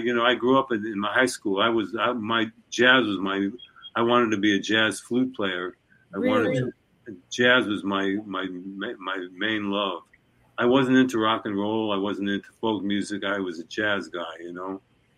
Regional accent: Brooklyn, New York, United States; I was born and raised in Brooklyn, and then in the 40s and 50s, I mean, Brooklyn was such a colorful place.

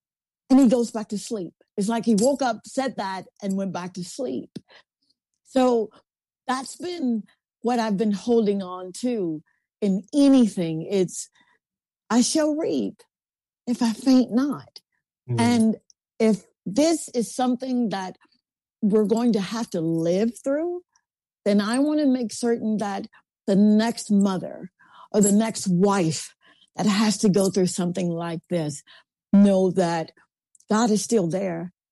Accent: Columbus, United States; I would have to go back to my hometown of Columbus

